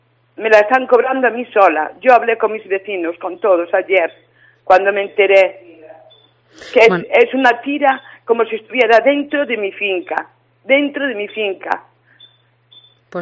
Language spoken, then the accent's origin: Spanish; Ares, Galicia, Spain; soy de Ares, de Ares a Besojo?